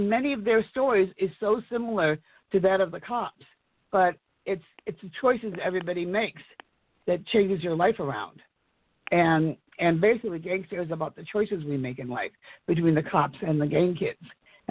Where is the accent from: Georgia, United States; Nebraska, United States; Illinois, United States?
Illinois, United States; Chicago; I am from Chicago, the Windy City.